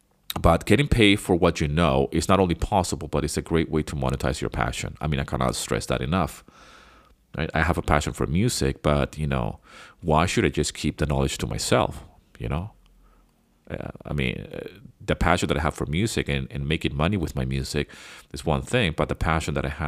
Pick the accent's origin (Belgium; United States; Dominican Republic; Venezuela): Venezuela; English is a second language; You know, I grew up in Venezuela, so my English, even though it's not my mother tongue, I speak it and know English very, very well.